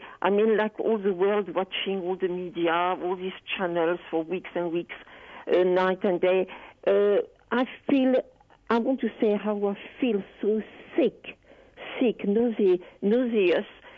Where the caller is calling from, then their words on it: Maidstone, South East England, United Kingdom; From Maidstone.